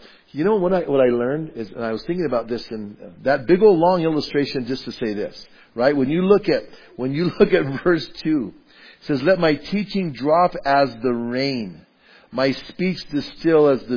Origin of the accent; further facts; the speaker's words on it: Bernalillo, New Mexico, United States; And so I grew up, where I grew up at in Bernalillo, my dad, he loved the having grass.